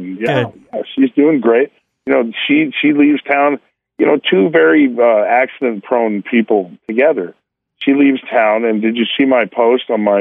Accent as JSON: {"language": "English", "region": "Oklahoma", "country": "United States", "tie": "born or raised there", "said": "I grew up in Oklahoma, so I have experience riding horses."}